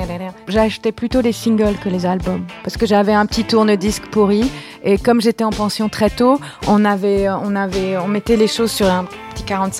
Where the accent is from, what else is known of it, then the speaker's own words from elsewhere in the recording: England, United Kingdom; Je viens d'une famille musicale, et même en Angleterre, là où j'ai grandi, j'ai chanté dans les chœurs.